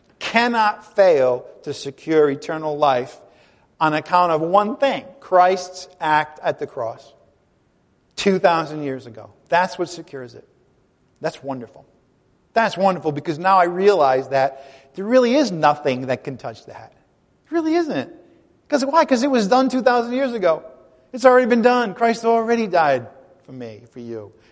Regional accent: Rhode Island, United States; I'm going to try to pronounce all the letters because I'm from Rhode Island. Sometimes I skip some.

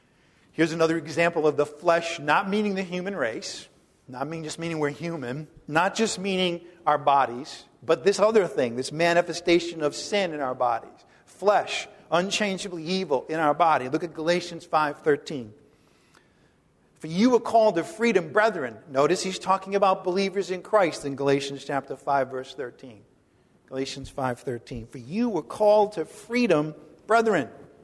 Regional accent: Providence, Rhode Island, United States; I grew up in Providence, Rhode Island.

